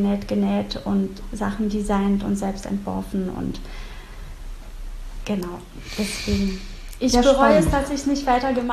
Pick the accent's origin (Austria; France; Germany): France; ich bin halt in Frankreich aufgewachsen und bin deswegen zweisprachig.